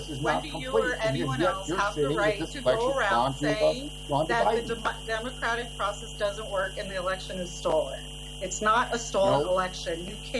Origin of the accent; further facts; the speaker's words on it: United States; I totally resent you, you know, questioning me as an American as well